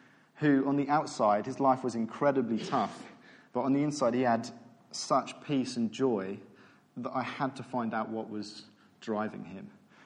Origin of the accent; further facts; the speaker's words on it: Godalming, South East England, United Kingdom; now in Basingstoke, United Kingdom; I grew up in Godalming, and then I met my wife and we moved to Woking, and now I'm in Basingstoke.